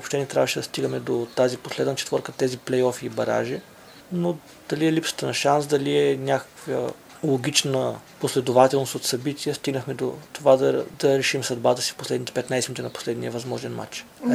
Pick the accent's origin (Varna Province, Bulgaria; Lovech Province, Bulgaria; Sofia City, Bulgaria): Varna Province, Bulgaria; Varna; now in Vratsa, Bulgaria; Радва се, че се озовах тук преди 6-7 години вече и се чувствам врачанин, макар някой да има време да ми напомня, че съм от Варна.